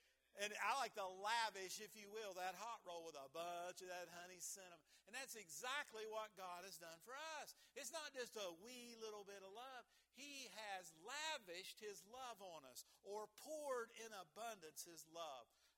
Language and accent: English; West Virginia, United States; a native West Virginian. I'm from southern West Virginia. That's why I talk a little bit funny. I'm from Fayette County, down around where the New River Gorge Bridge is.